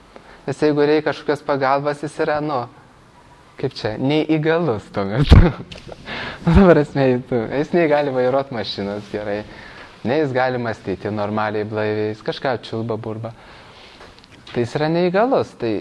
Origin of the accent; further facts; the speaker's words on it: Vilnius, Vilnius County, Lithuania; čia aš vilnietis, dabar aš savartinė gyvenu.